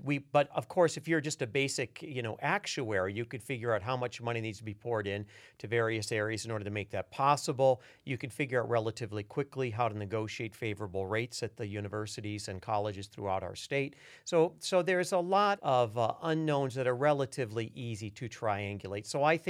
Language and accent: English; Kalamazoo, Michigan, United States; When I grew up in Kalamazoo, they made the best guitars and, you know, the best car, you know, chassis and transmissions and fishing rods.